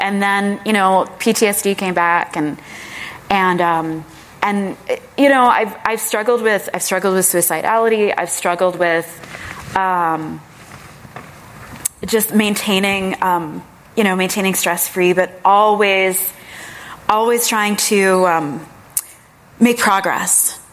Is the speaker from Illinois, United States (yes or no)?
yes; Chicago, Illinois, United States; born there; So I was born in Chicago